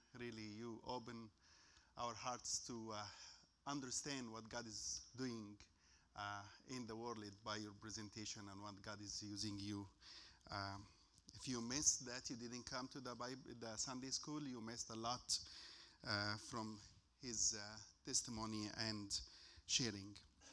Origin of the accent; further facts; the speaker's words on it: Egypt; English is a second language; moved away as an adult; I'm from Middle East. I grew up in Egypt. I spent most of my life in Egypt, over 30 years in Egypt.